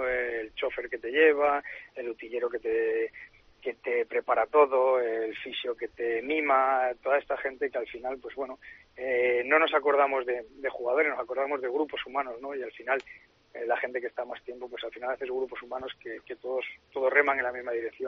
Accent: Navarre, Spain; born there; also born or lived in Valladolid; yo me considero navarro, siempre he nacido allí, pero me considero un vallisoletano más de adopción y sobre todo, pues bueno, el recuerdo, mi familia, mis hijos de Valladolid, nacidos allí, son de allí y para mí Valladolid pues lo considero como mi casa

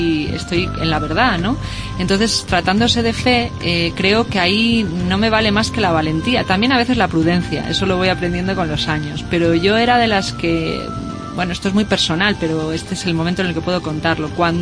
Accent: Astorga, Castile and León, Spain; Yo soy de Astorga, de León, del norte.

